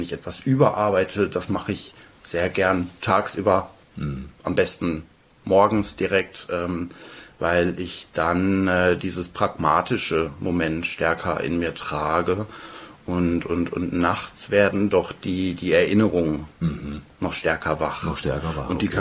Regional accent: Soest, North Rhine-Westphalia, Germany; in meiner Heimatstadt hätte ich jetzt fast schon wieder gesagt, eben in Soest

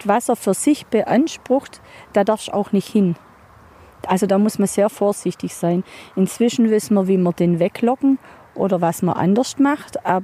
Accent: Schneidheim, Germany; Aus Schneidheim.

